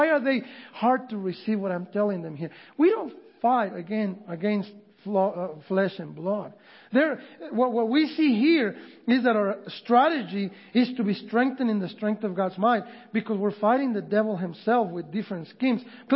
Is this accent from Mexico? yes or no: yes; Mexico; I come from Mexico, and let me tell you, there are other countries and other nations